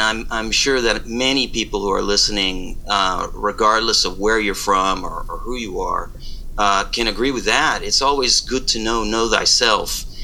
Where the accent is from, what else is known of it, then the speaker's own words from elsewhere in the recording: Virginia, United States; So because I grew up in Virginia, I really didn't know my background really well, besides speaking Spanish at home and knowing the stories. And I went to Puerto Rico many times as a kid.